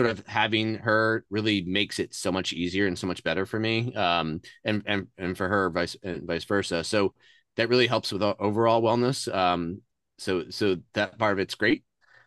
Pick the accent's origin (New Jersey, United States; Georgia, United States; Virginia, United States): New Jersey, United States; going to Memorial Sloan Kettering in New York City, which is close to where I grew up in New Jersey.